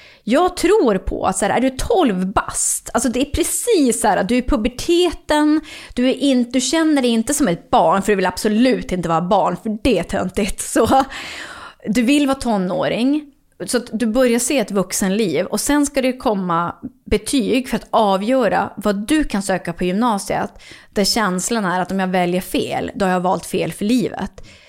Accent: Norrland, Sweden; Inte där jag bor nu, men jag kommer ändå från Norrland.

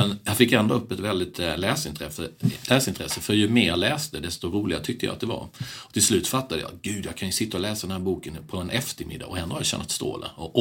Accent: Värnamo, Jönköping County, Sweden; mina kompisar hemma i Värnamo, småländska Värnamo

